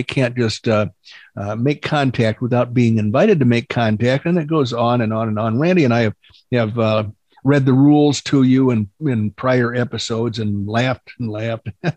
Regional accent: the South, United States; I'm from the South, so I can say it.

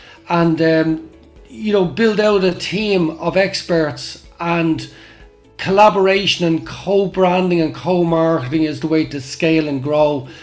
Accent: Ireland; I'm not being biased because I'm Irish

